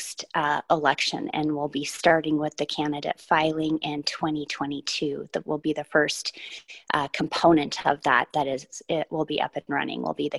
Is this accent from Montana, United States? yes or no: yes; Helena, Montana, United States; I was born and raised in Helena. And I earned my bachelor's degree from Carroll College and my master's degree from University of Montana in public administration.